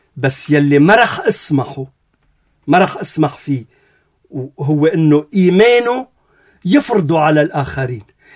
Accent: Lebanon

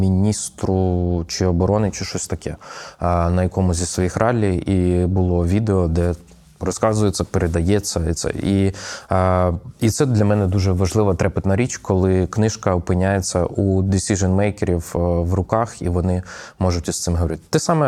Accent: Kyiv, Ukraine; Я так для себе формулюю, що моє рідне місто Київ.

